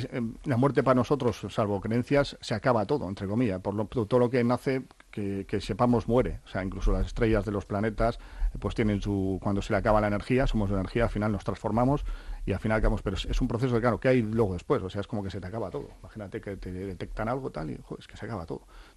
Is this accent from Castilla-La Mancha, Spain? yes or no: no; Bilbao, Basque Country, Spain; quien somos de Bilbao, ¿no?